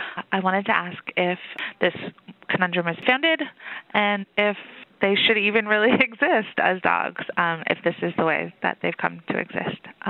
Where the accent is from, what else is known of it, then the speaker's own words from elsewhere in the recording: Toronto, Ontario, Canada; I'm from Toronto.